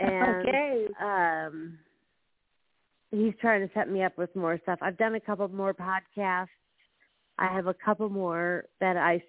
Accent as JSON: {"language": "English", "region": "Minnesota", "country": "United States", "tie": "born or raised there", "also_born_or_lived": "Nashville, Tennessee", "said": "I lived there, but I was born in Minnesota. I lived in Minnesota up until about 2003."}